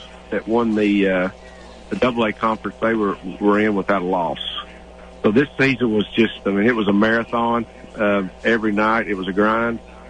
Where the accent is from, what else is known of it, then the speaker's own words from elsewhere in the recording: Tennessee, United States; I'm from Pickett County. The community has been really good to me. I had a great experience there as a kid growing up.